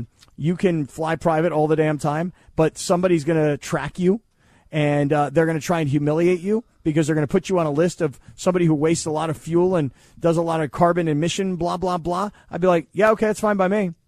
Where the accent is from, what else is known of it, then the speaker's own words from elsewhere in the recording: California, United States; And, you know, I grew up down here in Orange County